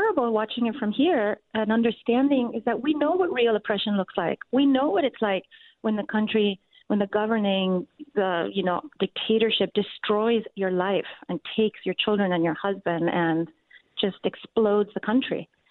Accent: Mexico; I'm from Cuban parents. My parents are Cuban, and I grew up in Mexico.

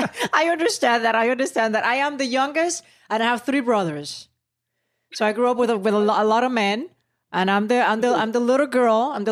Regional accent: San Juan, Puerto Rico; I'm from San Juan, Puerto Rico. I was like, oh my God, we're both from San Juan.

